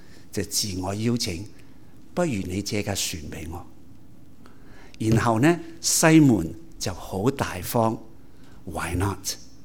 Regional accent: Montreal, Quebec, Canada; 我在满地可长大，十六岁那年已经开始驾车

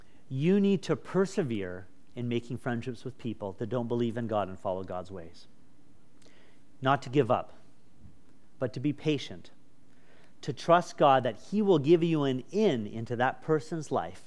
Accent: Markham, Ontario, Canada; I grew up in Markham, okay, and it's the suburbs, and I don't know anything about any of this kind of stuff.

